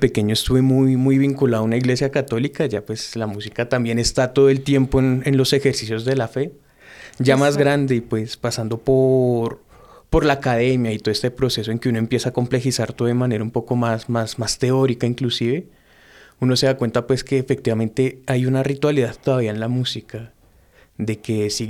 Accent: Bogotá, Colombia; Nosotros crecimos en Las Ferias, La Estrada, Santa María del Lago.

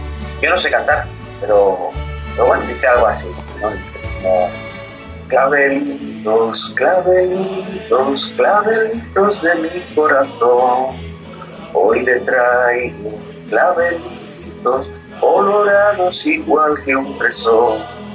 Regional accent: Andalusia, Spain; Mi tierra, Andalucía, en concreto, se da mucho el cante flamenco, la copla

